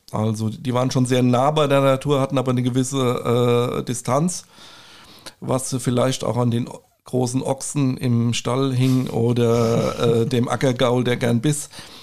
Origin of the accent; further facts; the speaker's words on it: Rüsselsheim, Hesse, Germany; ich bin in Rüsselsheimer Rübe, also zumindest mit einem Bein steckte ich immer irgendwie im Rüsselsheimer Boden. Und ich stamme eigentlich aus dem Westend, hinterm Rathaus, Vollbruchstraße